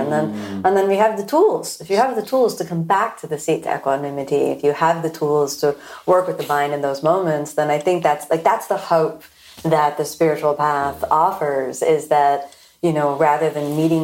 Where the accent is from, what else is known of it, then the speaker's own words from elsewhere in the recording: Florida, United States; I'm born and raised in Florida and, you know, like rain and cold weather, I start to have some kind of visceral like